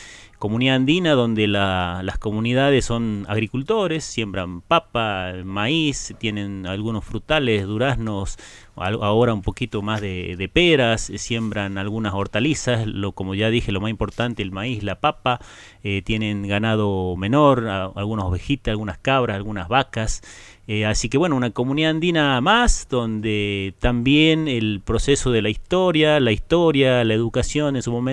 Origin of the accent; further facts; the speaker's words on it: Cuesta Azul, Salta, Argentina; yo soy de Cuesta Azul. Uh-huh. Es una comunidad colla dentro del municipio de Nazareno.